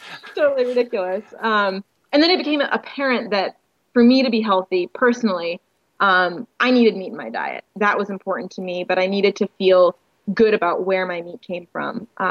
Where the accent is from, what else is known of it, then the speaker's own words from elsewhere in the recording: New England, United States; I grew up in New England